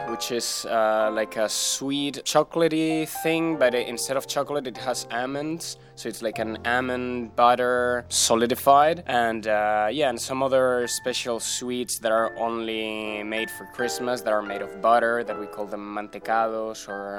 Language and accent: English; Madrid, Community of Madrid, Spain; English is a second language; now in United States; I come from Madrid, from Spain. I'm one of the Spanish fellows